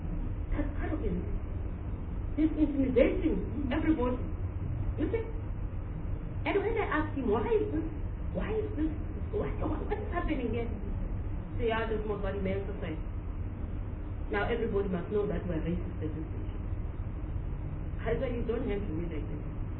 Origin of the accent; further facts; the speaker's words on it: Cape Town, Western Cape, South Africa; I'm from Cape Town, Calabi